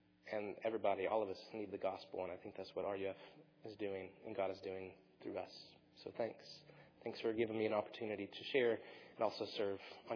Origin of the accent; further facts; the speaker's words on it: Longview, United States; he's from Longview, my hometown